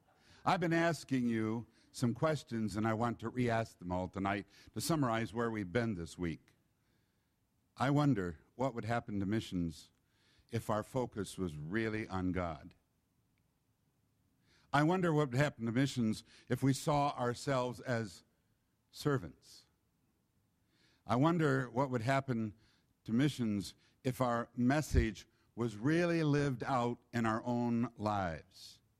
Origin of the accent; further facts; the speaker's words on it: England, United Kingdom; So happened that I'm English, okay? Not her, it's me.